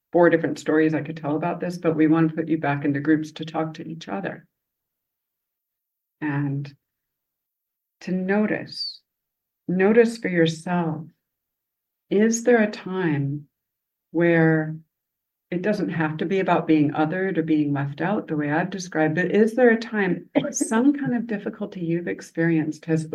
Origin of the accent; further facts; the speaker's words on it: Southern United States, United States; accent: Southern; with my homemade clothes and my Southern accent to a very preppy, very chic high school in Chicago, suburban Chicago.